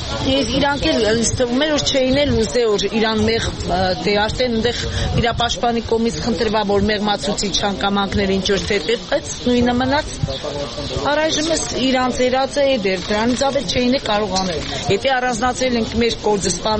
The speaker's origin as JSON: {"language": "Armenian", "town": "Gyumri", "region": "Shirak", "country": "Armenia", "tie": "born or raised there", "said": "Գյումրիի բնակիչ եմ, իծանե գյումրեցի եմ ես"}